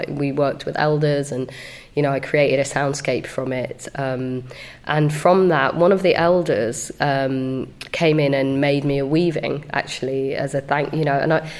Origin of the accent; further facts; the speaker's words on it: United Kingdom; I'm a British Somali artist